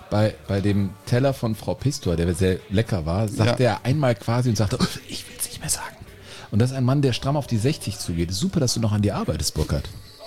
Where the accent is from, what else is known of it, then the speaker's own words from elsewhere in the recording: Cologne, North Rhine-Westphalia, Germany; born there; Ich bin auch in Köln geboren.